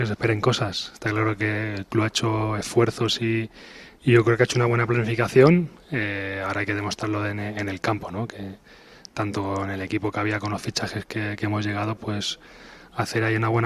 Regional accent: Tarragona, Catalonia, Spain; yo soy de allí de Tarragona.

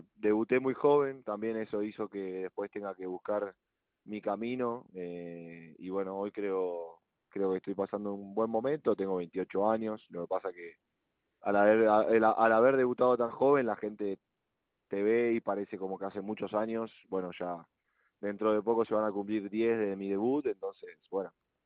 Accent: Argentina; now in Spain; para uno como argentino la verdad que es mucho más fácil

